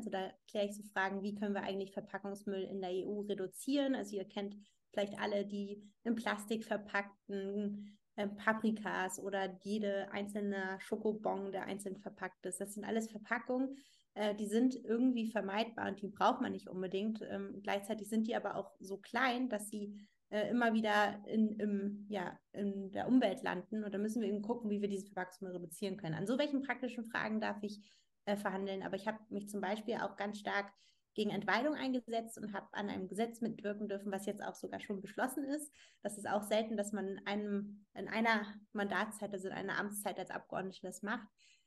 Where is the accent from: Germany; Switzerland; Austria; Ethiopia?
Germany; Siek, Schleswig-Holstein; now in Kiel, Germany; Ich bin ursprünglich aus Sieg im Kreis Stormann, wohne mittlerweile in Kiel